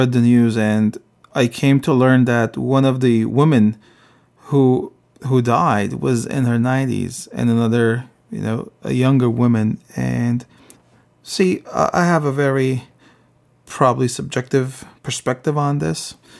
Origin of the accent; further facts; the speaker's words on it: Syria; I was born and raised in Syria